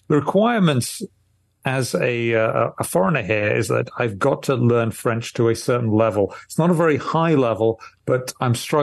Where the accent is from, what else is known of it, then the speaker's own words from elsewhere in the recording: United Kingdom; now in France; I'm originally from Britain.